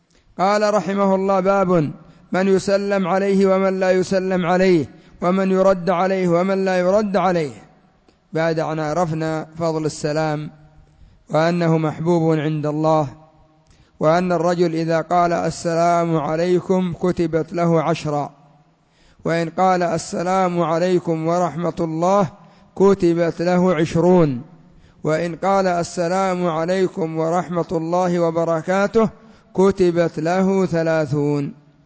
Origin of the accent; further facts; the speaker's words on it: Yemen; عندنا في اليمن يطلقون على السلام المصافحة